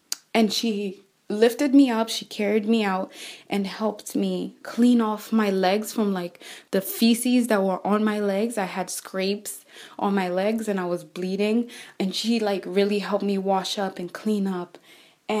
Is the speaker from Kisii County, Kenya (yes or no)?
no; Nairobi, Kenya; I was born and raised in Nairobi, Kenya to my parents, Elizabeth and Edwin, along with my two sisters and brother. Around the time that I was five, my mother moved to the United States and my siblings and I stayed back home with our grandparents.